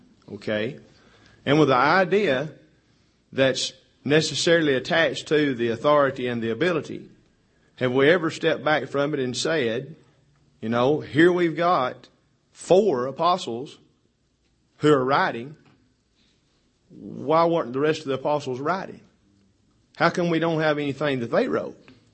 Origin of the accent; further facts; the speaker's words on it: Dunlap, Tennessee, United States; from Dunlap, Tennessee.